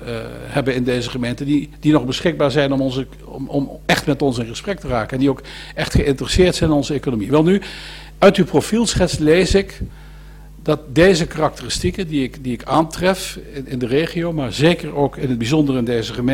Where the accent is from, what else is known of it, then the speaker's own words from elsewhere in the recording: Veghel, North Brabant, Netherlands; born there; Want ik kom zelf geboortig uit Veghel, dat is ook zo'n gemeente als Veldhoven, waar meer banen zijn dan inwoners.